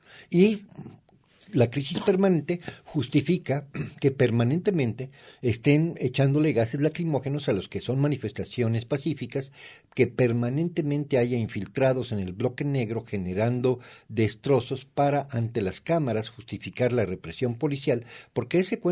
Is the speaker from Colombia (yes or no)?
no; Mexico; Ahora bien, nosotros como mexicanos vemos que les van a elevar a los franceses la edad de retiro de 62 a 64 años